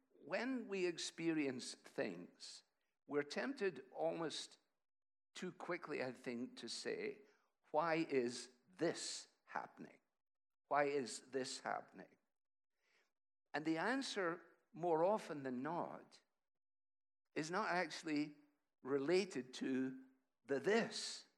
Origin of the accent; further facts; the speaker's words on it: Scotland, United Kingdom; I get invited as a Scotsman